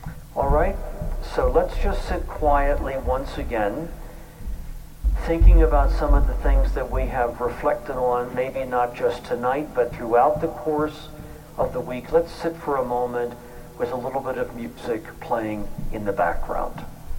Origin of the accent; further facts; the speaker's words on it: Philadelphia, Pennsylvania, United States; As a kid growing up in Catholic grade school in Philadelphia